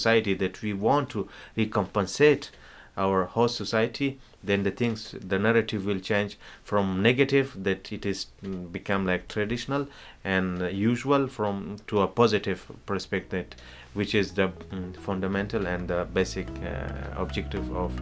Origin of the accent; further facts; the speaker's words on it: Afghanistan; English is a second language; now in Rome, Italy; I'm a refugee from Afghanistan, based in Italy, in Rome. I'm living there since 2007.